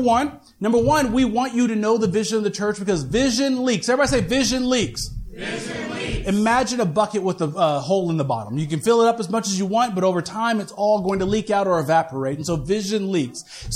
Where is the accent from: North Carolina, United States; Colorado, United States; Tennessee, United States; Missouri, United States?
Missouri, United States; Kansas City; Because if you guys don't know, I'm from Kansas City, you know, where things are open past 9 o'clock. And so I wanted to go back home, the land of Quick Trip, you know, stuff that's good and barbecue.